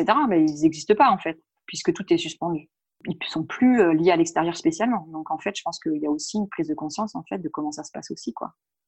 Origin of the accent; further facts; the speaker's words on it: France; enfin moi en tant que Française, voilà, j'ai pas vécu ça.